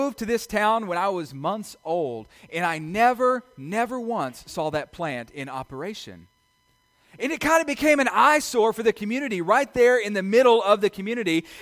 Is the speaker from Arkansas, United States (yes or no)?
yes; Arkansas, United States; When I was growing up in my hometown in Northwest Arkansas